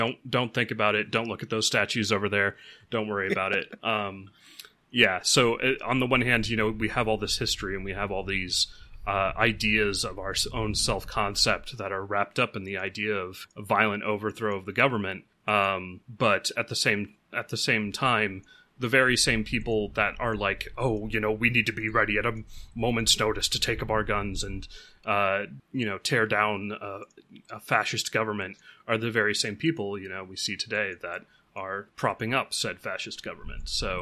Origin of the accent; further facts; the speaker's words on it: United States; It's this real cognitive dissonance just growing up in America, because in all of our history books is the American Revolution.